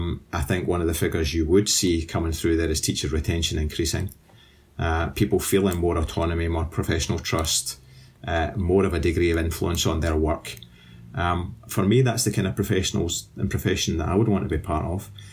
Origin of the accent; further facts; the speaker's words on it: Scotland, United Kingdom; I, as a Scot, as a proud Scot